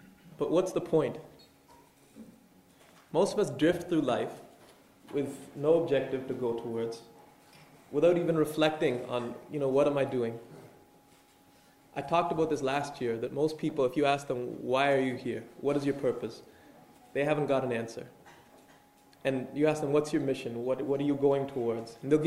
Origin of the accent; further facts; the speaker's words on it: Toronto, Ontario, Canada; I'm from Toronto. I'm still a student